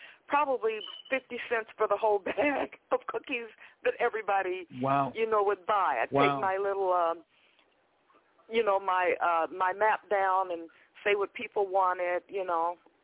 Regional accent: Wichita, Kansas, United States; I was born in Wichita, Kansas. And that's where we lived and grew up.

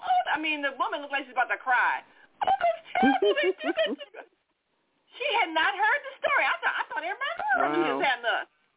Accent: United States; born there; And I said, well, I was born in America.

